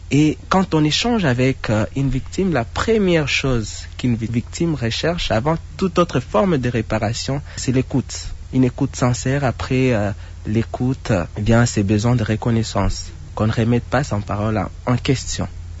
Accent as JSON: {"language": "French", "town": "Bukavu", "region": "South Kivu", "country": "DR Congo", "tie": "born or raised there", "said": "je suis originaire de Bukavu, là où je vis, là où j'ai toujours vécu"}